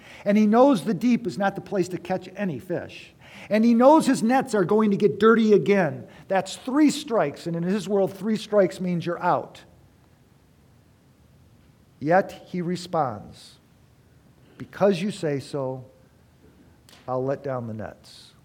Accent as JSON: {"language": "English", "town": "Detroit", "region": "Michigan", "country": "United States", "tie": "born or raised there", "said": "And we got up, and I grew up not around mountains. I grew up in Detroit. And this was my first time in the Cascades."}